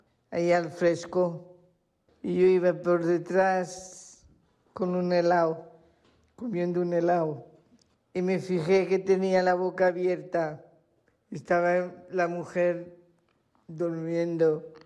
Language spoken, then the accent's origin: Catalan; Barcelona, Catalonia, Spain; born there